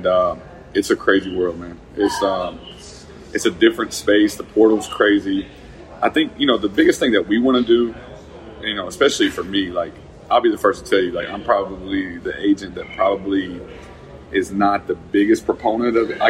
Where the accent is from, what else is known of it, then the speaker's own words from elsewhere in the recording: Arkansas, United States; He's from a town of 800 people. I'm from Arkansas.